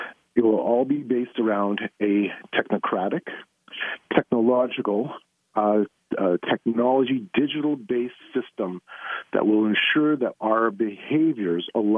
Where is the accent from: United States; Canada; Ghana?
Canada; I'm from Canada, as you mentioned.